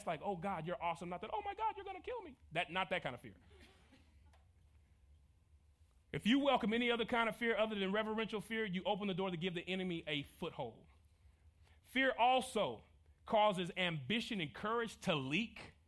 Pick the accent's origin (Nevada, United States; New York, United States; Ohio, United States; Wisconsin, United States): Nevada, United States; Las Vegas; if I was a gambling man, and I'm from Vegas, but I'm not